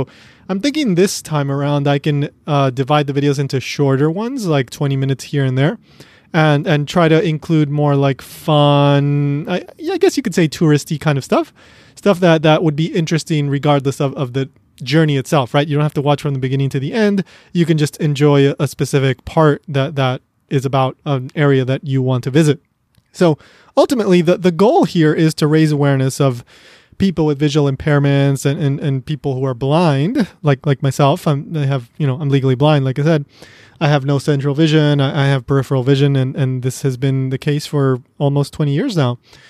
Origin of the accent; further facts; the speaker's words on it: United States; now in Japan; So as an American who is earning dollars and has raised funds in dollars, well, obviously I'm very happy that my dollar is going to last a lot longer in Japan.